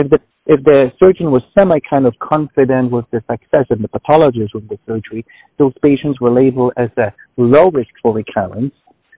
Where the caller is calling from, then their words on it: New York City, New York, United States; So I'm speaking from New York City, so it's afternoon.